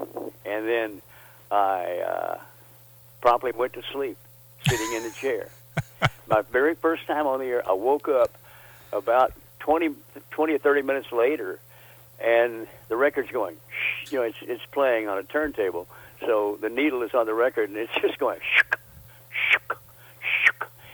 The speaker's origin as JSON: {"language": "English", "town": "Memphis", "region": "Tennessee", "country": "United States", "tie": "born or raised there", "also_born_or_lived": "Mississippi", "said": "I grew up in Memphis and Mississippi, and I used to kid around saying Memphis, the capital of Mississippi, but that's northern Mississippi mostly."}